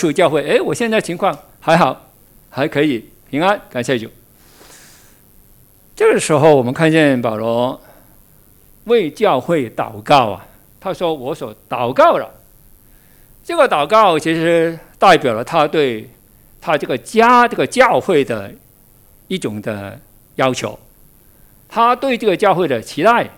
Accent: Guangdong, China; accent: Teochew; Chinese is a second language; 我是潮州人，所以普通话总是有点硬的。

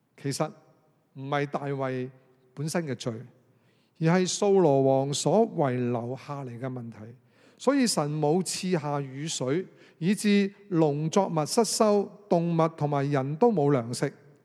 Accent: Hong Kong; 我们香港人吃米就会很贵

